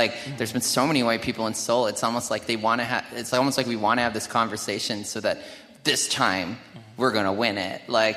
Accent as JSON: {"language": "English", "country": "Canada", "said": "as a Canadian, especially with the Group of Seven, we should be very cognizant"}